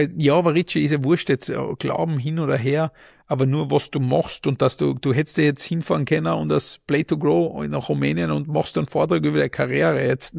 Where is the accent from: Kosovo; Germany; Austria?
Austria; Ich sage, ja, bei uns in Österreich ist es nicht anders.